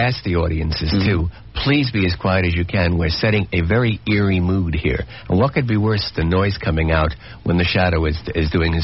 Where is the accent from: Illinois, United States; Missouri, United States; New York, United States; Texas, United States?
New York, United States; True, but I wasn't in New York at the time. I was from New York, but it wasn't there at that point.